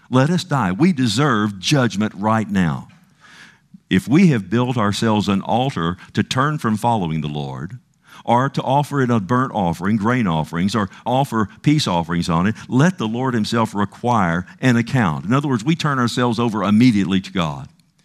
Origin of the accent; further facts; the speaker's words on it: Texas, United States; Nothing wrong with that. I'm from Texas.